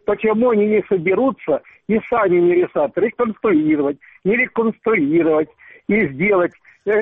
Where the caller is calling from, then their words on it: Crimea, Ukraine; я из Крыма.